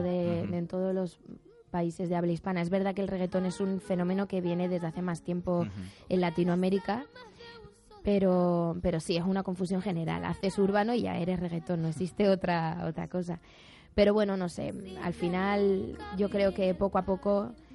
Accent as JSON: {"language": "Spanish", "town": "Madrid", "region": "Community of Madrid", "country": "Spain", "said": "yo es que soy una madrileña por el mundo."}